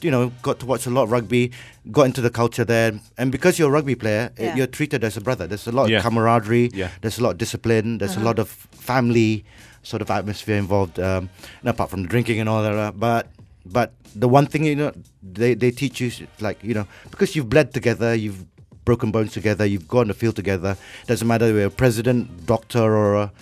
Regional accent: Sarawak, Malaysia; moved away; Not only from Malaysia, I came from Sarawak.

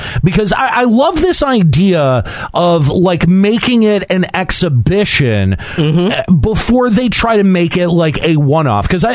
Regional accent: Dallas, Texas, United States; born there; I know it doesn't sound like I was born in Dallas, but yes, I was born in Dallas.

